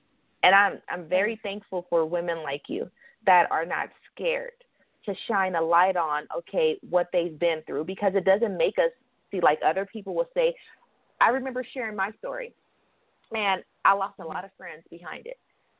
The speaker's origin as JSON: {"language": "English", "town": "Los Angeles", "region": "California", "country": "United States", "said": "because I'm coming, because I'm from Los Angeles, to your workshop"}